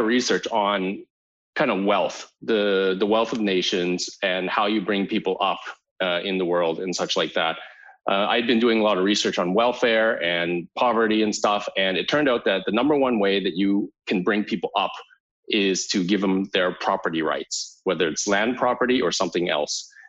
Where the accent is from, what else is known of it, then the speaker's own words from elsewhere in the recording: Canada; moved away as an adult; also born or lived in United States; now in Germany; I was born and raised in Canada. I went to engineering school, got out, did business consulting and stuff. And I worked in America for 3 or 4 years, and I came to Germany about almost 18 years ago now.